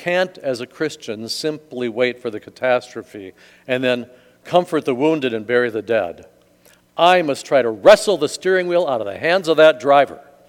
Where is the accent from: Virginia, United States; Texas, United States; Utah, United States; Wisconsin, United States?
Wisconsin, United States; Eau Claire; my home church in Eau Claire when I was growing up in Wisconsin.